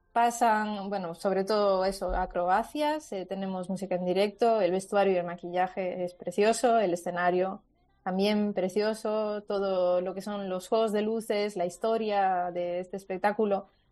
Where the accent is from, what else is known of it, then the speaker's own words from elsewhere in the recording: Galicia, Spain; now in Málaga, Spain; yo es que soy de Galicia, yo soy del norte, así que para mí esto ya es verano total.